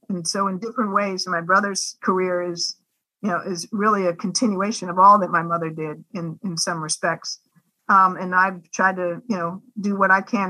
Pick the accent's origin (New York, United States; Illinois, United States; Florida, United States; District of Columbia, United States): District of Columbia, United States; Washington; So my brother and I are born in the mid-60s, and we grew up here in Washington, D.C., and we were conscious of how unusual it was to have a working mom who is a full-time professional.